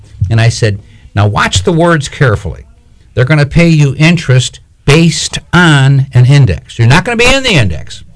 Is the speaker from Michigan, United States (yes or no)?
yes; Michigan, United States; Hey, I'm from Michigan. I remember as a kid